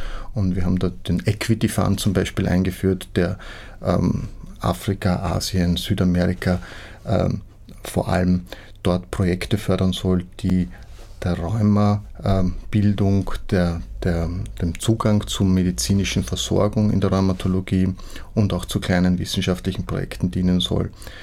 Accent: Austria; Das sind so zwei Großprojekte, wo wir als Österreicher sehr stark federführend sind

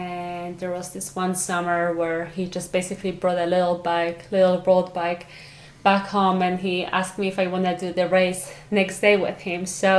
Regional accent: Ochotnica Górna, Lesser Poland, Poland; I definitely grew up in Ochotnica Górna, which is a small town in southern Poland, close to the mountains.

